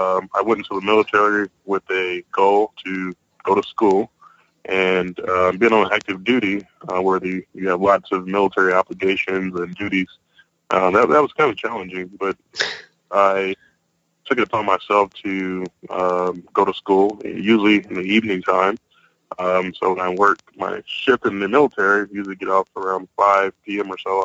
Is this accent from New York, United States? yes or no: no; Louisiana, United States; So those were some of the challenges that I faced growing up in Louisiana.